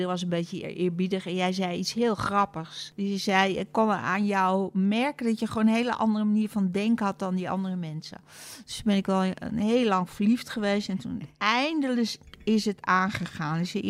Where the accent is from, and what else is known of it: Utrecht, Netherlands; born or raised there; also born or lived in Rotterdam